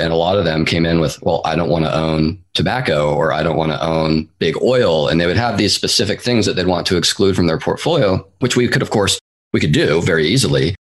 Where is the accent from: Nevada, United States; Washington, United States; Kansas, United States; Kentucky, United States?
Washington, United States; Seattle; I mentioned I grew up in the Seattle area. I think as a Pacific Northwesterner, I've always just kind of had an affinity for the outdoors.